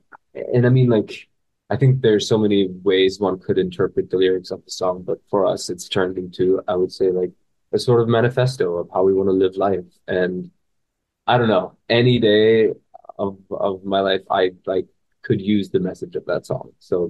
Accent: Germany; given that I'm from Germany, that's like a very like exotic sight for me.

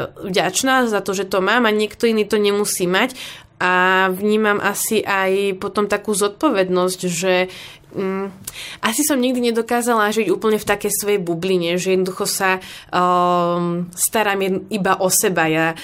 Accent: Dubnica nad Váhom, Trenčín Region, Slovakia; Pochádzam z Dubnice nad Váhom, kde vlastne máme Orátko, tam som od detstva chodila

